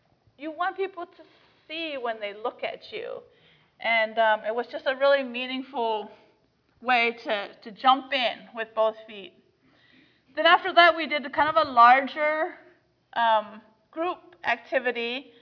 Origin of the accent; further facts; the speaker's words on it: Indonesia; And I said, well, I grew up in Indonesia, and I really like swimming in the river.